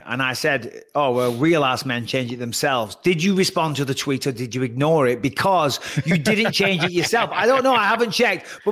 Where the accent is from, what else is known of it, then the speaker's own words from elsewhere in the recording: England, United Kingdom; now in United States; But, I'm English, living in America. I'm trying to assimilate to American culture.